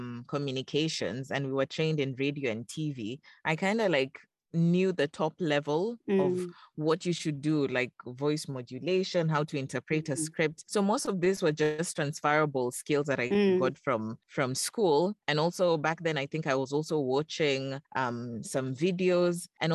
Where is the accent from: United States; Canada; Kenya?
Kenya; I'm an African voice actor. I'm actually from Kenya in East Africa.